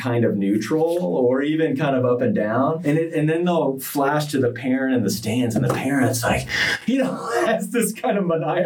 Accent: Washington, United States; I grew up near Washington, D.C., and in that time, times have changed

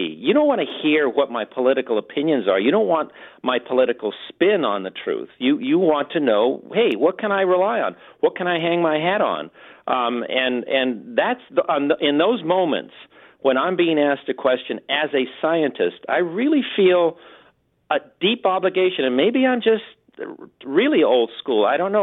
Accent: Los Angeles, California, United States; still that kid from East L.A. I was born in East L.A. on the wrong side of the track.

